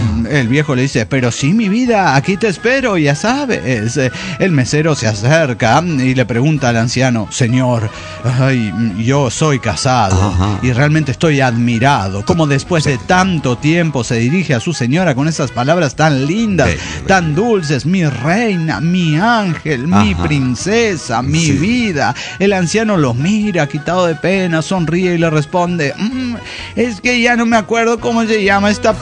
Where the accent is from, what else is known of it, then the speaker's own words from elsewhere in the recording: Mexico City, Mexico; de Ciudad de México.